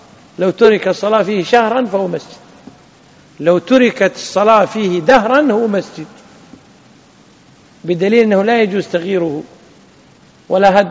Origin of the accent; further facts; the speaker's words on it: Kuwait; عندنا في الكويت الإفتاء، في البحرين القضاء